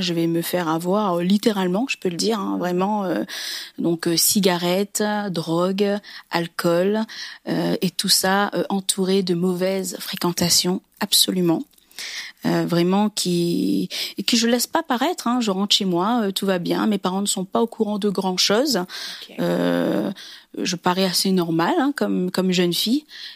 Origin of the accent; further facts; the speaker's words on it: Réunion, France; un jour j'irai en métropole. C'était un peu mon rêve. Je suis réunionnaise